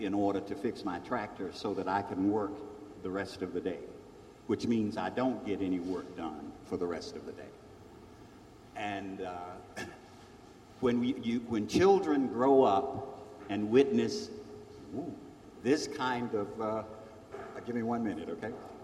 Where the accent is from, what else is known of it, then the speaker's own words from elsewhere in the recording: Tillery, North Carolina, United States; In North Carolina, when I tell people I'm from Tillery and they go, where is that?